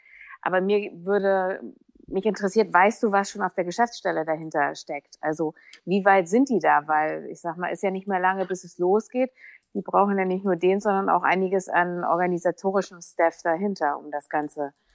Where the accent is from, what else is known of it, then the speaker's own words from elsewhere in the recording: Berlin, Germany; Ich komme ja aus Berlin und wohne da auch in der Nähe oder habe in der Nähe gewohnt